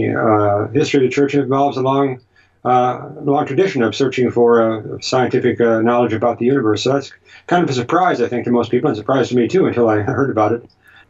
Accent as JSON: {"language": "English", "region": "Indiana", "country": "United States", "tie": "born or raised there", "said": "So I grew up in Indiana with a very fervent Catholic mother"}